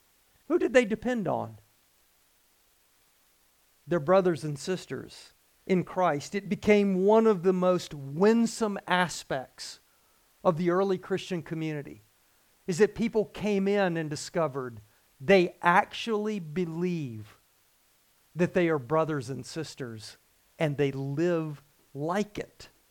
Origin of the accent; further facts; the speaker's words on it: the South, United States; I've mentioned the fact that I came from the South. I grew up in a tradition, Southern Baptist tradition down South, where men called each other brother all the time.